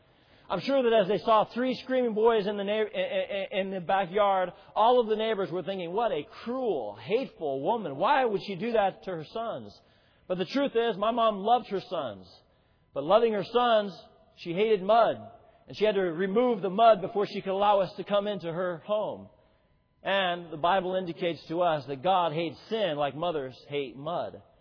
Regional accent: Colorado Springs, Colorado, United States; When I was, again, growing up in Colorado Springs area, I had two little brothers.

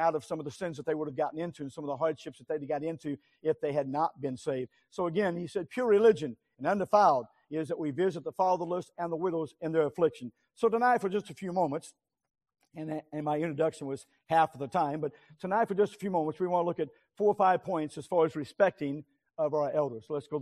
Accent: Missouri, United States; now in Texas, United States; I grew up in Missouri. Missouri is different than Texas, by the way.

